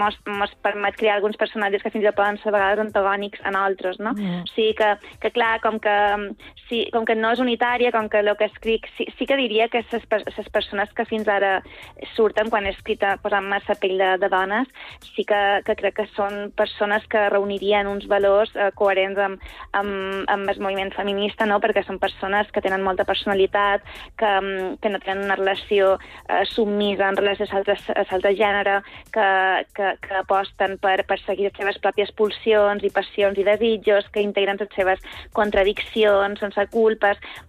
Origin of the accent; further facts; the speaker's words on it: Sa Pobla, Balearic Islands, Spain; això de ses illes t'ho diuen el primer dia, també, que és més o menys quan també te diuen i tu d'on ets? I dius, de sa pobla.